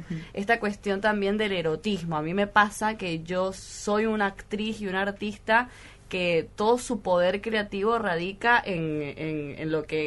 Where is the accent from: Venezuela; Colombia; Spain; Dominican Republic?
Venezuela; now in Argentina; yo vengo también de otro origen, uh-huh. pero que soy latinoamericana igual. Uh-huh. Entonces, cosas que he visto y he vivido en mi país, que es Venezuela